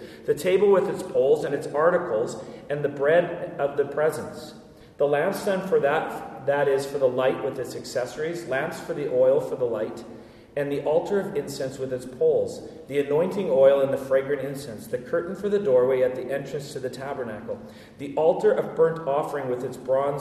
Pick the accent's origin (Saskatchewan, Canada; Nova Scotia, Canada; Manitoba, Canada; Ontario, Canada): Manitoba, Canada; Winnipeg; I grew up in Winnipeg for a few years